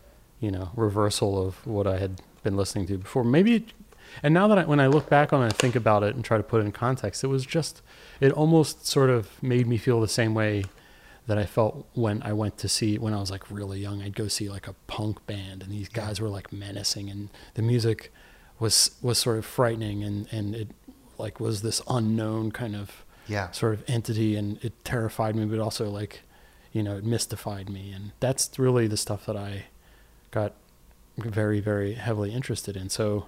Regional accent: Lansdowne, Pennsylvania, United States; There was a great guitar store in my town, my hometown, called Lansdowne.

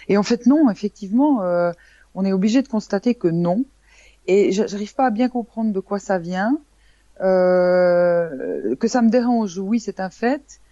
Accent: Switzerland; en plus je venais de Suisse, ce qui faisait qu'avec ça tu faisais d'une pierre trois coups, tu avais quelqu'un qui venait de l'étranger

